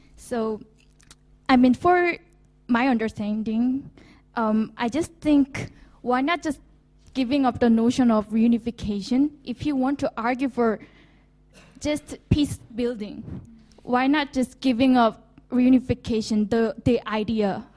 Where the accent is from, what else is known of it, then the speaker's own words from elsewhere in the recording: South Korea; I'm from South Korea, and I'm quite wondering.